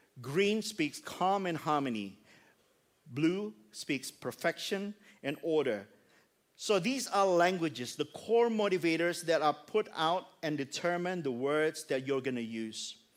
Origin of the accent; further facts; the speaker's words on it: Indonesia; first language Indonesian; English is a second language; now in Australia; years of living in Australia, I get used to learn and speak English, even though I still can speak my mother tongue.